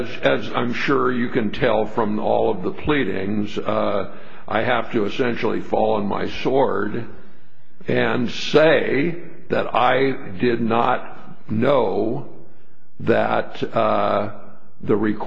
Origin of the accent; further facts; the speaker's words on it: Fresno, California, United States; from Fresno, California, here on behalf of Raymond Ronnell.